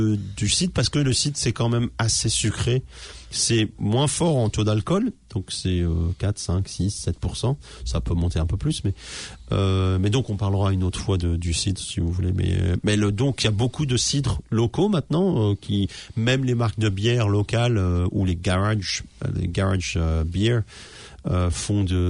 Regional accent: Normandy, France; Moi je suis normand

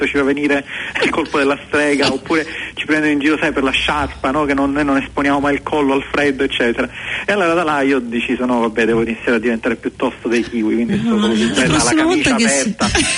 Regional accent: Palermo, Sicily, Italy; born there; Io sono nato a Palermo.

